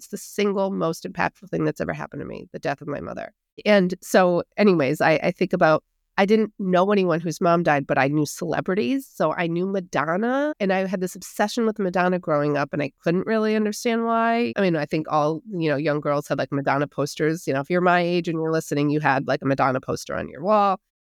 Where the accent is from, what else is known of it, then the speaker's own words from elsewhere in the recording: Hartford, Connecticut, United States; I grew up in Hartford, Connecticut